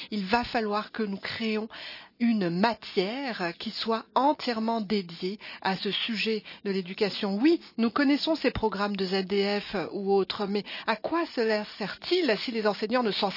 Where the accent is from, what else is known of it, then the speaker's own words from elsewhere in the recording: Germany; et ce n'est pas le cas chez nous en Allemagne.